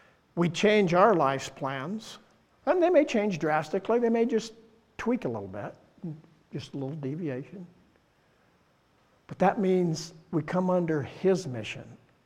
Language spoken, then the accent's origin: English; Iowa, United States; I'm from Southern Iowa, but I'm not that far south.